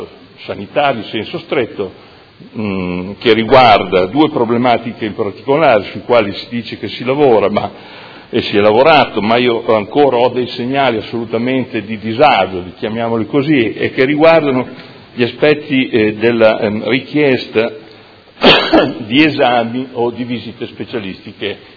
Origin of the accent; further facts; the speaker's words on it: Modena, Emilia-Romagna, Italy; da Modenese, dico